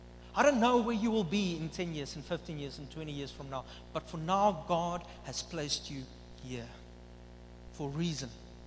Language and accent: English; Upington, Northern Cape, South Africa; Now, I don't know about you, but I'm from Upington. You guys know where is Upington? That's north. That's in the Kalahari Desert.